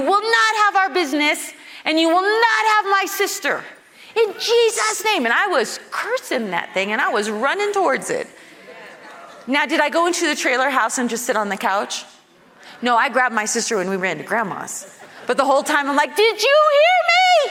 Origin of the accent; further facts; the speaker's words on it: Kit Carson, Colorado, United States; Living in a little tiny community, little tiny town, Kit Carson, I was born and raised in Colorado, and town of 350 people.